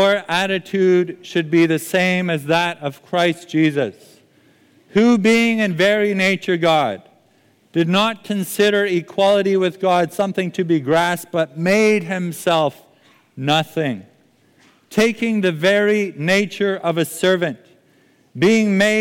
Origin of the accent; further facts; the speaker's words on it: Zambia; born there; And I was born in Southern Africa and Zambia.